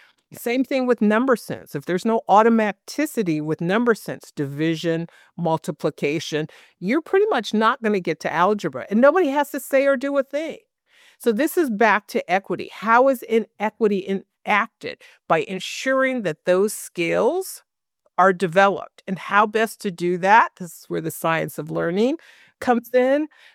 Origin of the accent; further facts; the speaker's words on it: San Francisco, California, United States; I grew up in San Francisco, was integrated. but I lived in the projects, predominantly African American and Samoan community